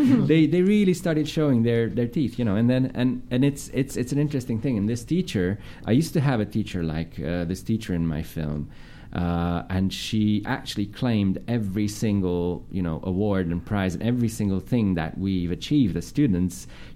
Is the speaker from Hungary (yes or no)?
yes; Budapest, Hungary; I'm from Pest.